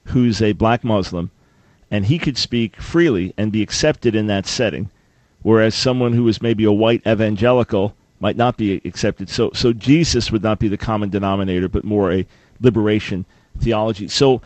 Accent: New York, United States; Go Celtics, yes, because I'm a New Yorker, which means that you always root against the California teams, okay?

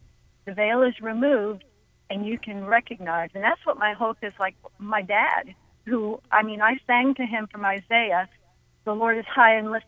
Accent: New York, United States; I am a Jewish believer, and oh, by the way, I am from New York

